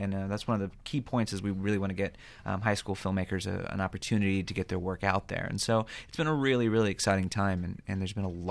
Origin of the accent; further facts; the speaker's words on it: Berne, Indiana, United States; being someone who was in my teens, I grew up in Bern, Indiana.